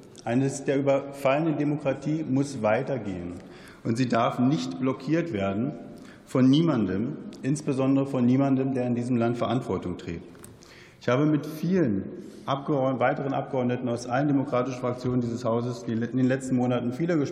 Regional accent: Germany; es tut insbesondere uns als Deutsche nicht gut

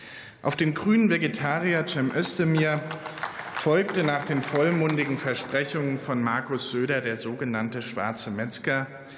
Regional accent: Bavaria, Germany; In meiner Heimat am Bayerischen Untermain gibt es noch viele kleine Betriebe, die mit Herzblut produzieren

